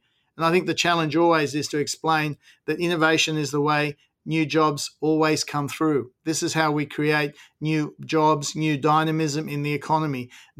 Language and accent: English; New South Wales, Australia; Yep, so am I.